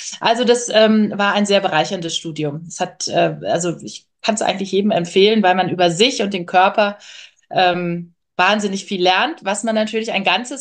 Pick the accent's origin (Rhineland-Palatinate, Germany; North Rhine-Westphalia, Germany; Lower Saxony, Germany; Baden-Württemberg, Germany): North Rhine-Westphalia, Germany; Wermelskirchen; Und ich habe das also meine Kindheit und Jugend in Wermelskirchen als sehr, sehr schön und sehr prägend in Erinnerung.